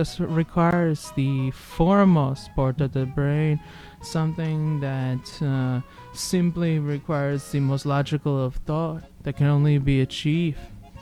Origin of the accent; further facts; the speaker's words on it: Chicago, Illinois, United States; accent: Chicago; Once again, my Chicago accent could have...